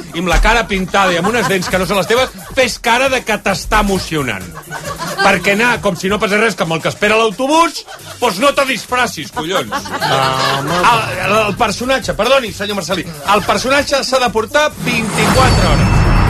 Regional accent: L'Hospitalet de Llobregat, Catalonia, Spain; Jo que vinc de Collblanc

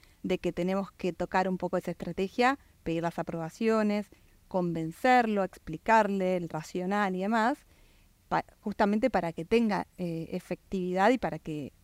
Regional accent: Argentina; yo soy argentina y trabajo en el mercado argentino

